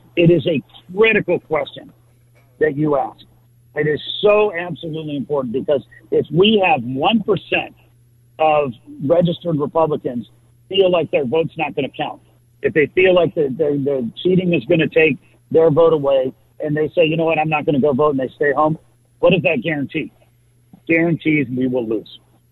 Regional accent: North Carolina, United States; North Carolina, my home state, we had redistricting.

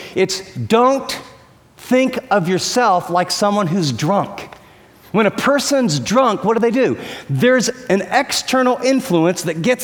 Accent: California, United States; and I'm from California, and, I got a tie on and a coat

